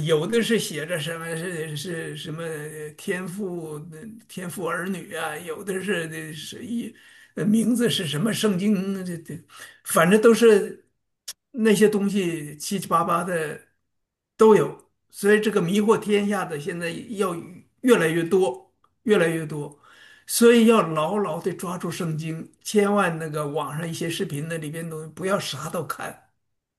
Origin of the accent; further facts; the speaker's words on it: China; 这个我中国人还都相信邪不压正呢